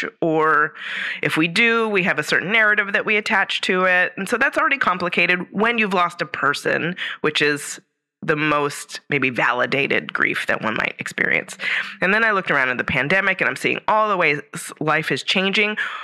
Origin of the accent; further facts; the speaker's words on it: California, United States; now in Shasta County, United States; So I'm from the Bay Area, moved to Lake County, worked for a company, transferred from Lake County up to here to Shasta County